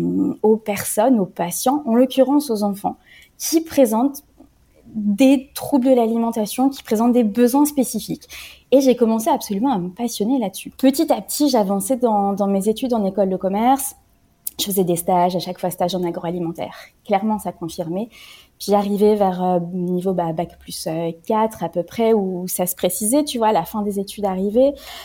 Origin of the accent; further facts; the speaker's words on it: France; moved away as an adult; now in Switzerland; Je suis française, j'ai fait mes études en France, et puis j'ai rejoint mon pays de cœur, qui est la Suisse, il y a maintenant une dizaine d'années, où je travaille maintenant.